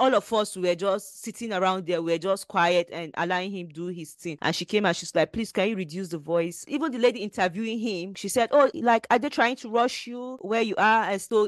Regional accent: Nigeria; I'm a Nigerian, but I can't do that.

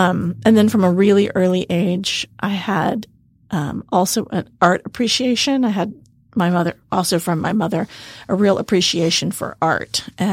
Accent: Austin, Texas, United States; I am from Austin, born and raised in Austin, Texas. And I grew up in a very large family. I'm the last of nine, actually.

